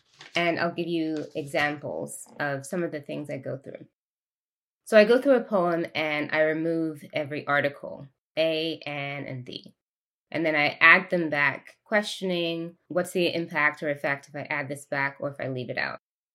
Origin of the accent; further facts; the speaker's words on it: England, United Kingdom; I grew up in England, so sometimes I want to use the British spelling of certain words